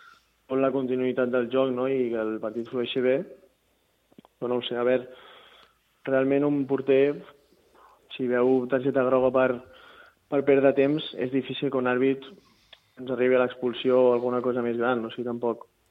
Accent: La Granada, Catalonia, Spain; jo començo jugant a futbol aquí al meu poble, a la Granada, que és on visc

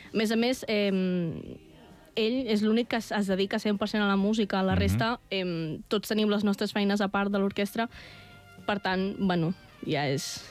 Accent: Catalonia, Spain; el 80% de l'orquestra som tots per aquí del Penedès. Alt i baix Penedès.

